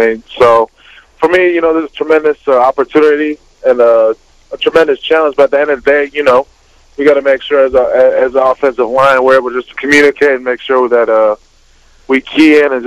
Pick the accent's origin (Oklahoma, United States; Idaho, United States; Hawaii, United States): Hawaii, United States; Waipahu; now in Mililani, United States; originally I grew up in Waipahu, but right now I reside in Mililani, Hawaii.